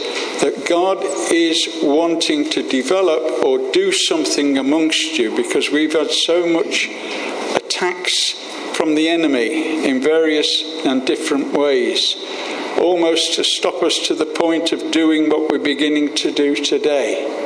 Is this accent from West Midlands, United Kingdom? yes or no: yes; Coventry, West Midlands, United Kingdom; I was born and bred in Coventry during the time of the Blitz.